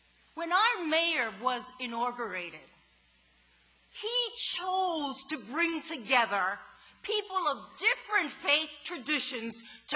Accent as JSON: {"language": "English", "country": "United States", "tie": "born or raised there", "said": "born and raised in the United States"}